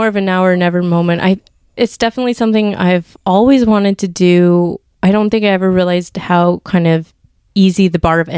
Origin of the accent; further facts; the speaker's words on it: Montana, United States; So I didn't like pursue that because I grew up in Montana. So, it wasn't like a huge scene.